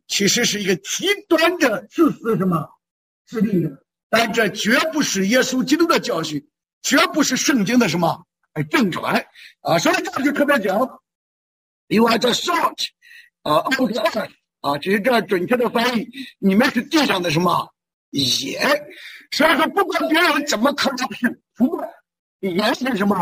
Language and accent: Chinese; Shandong, China; 我小的时候在山东农村长大